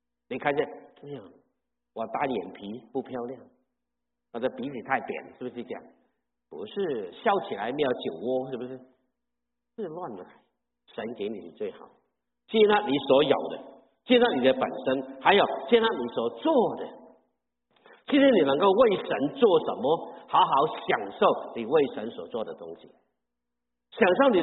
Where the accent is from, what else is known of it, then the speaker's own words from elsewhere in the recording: Guangdong, China; Chinese is a second language; 其实我的国语很不好的讲的，我是广东人，标准的广东人，但是我从来没有在广东的教会侍奉过，这个奇妙不奇妙啊？我在神学毕业，在闽南的教会服侍，我一句闽南话都不懂的